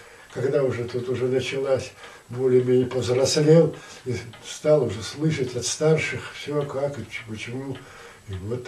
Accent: Anzhero-Sudzhensk, Kemerovo Oblast, Russia; born there; Родились мы в Анжерке. В рабочем, как бы вроде бы, в рабочей семье.

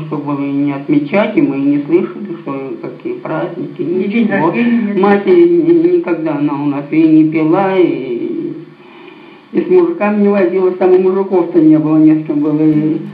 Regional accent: Bolshaya Natalevka, Kemerovo Oblast, Russia; born there; А, в Тисульском районе, село Большая Наталевка.

